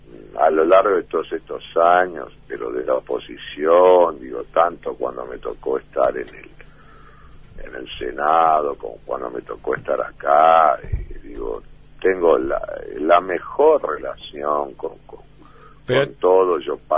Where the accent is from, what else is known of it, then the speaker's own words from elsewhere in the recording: Uruguay; arrancaré para las 8 horas como cualquier uruguayo. Afortunadamente hoy en Uruguay no hay tanto desempleo como antes.